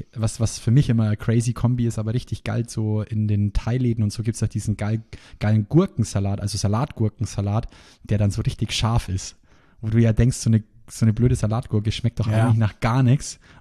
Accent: Bavaria, Germany; bei uns in Bayern

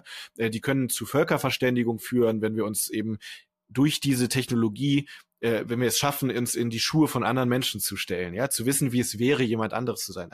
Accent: Düsseldorf, North Rhine-Westphalia, Germany; Also ich komme aus dem Rheinland, da gibt es den Karneval. Karneval ist ganz klassisch eine Funktion. In Düsseldorf, wo ich herkomme, da legt man seine Eheringe ab an Karneval traditionell.

